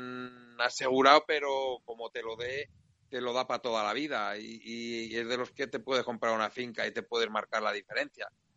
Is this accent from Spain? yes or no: yes; Salamanca, Castile and León, Spain; la he conocido, la he vivido y la he disfrutado como ganadero, como aficionado, como salmantino.